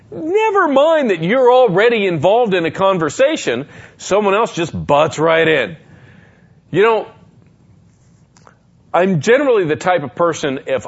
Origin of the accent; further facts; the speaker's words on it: Las Vegas, Nevada, United States; For my entire life growing up in Las Vegas, Valley Hospital was a place to go.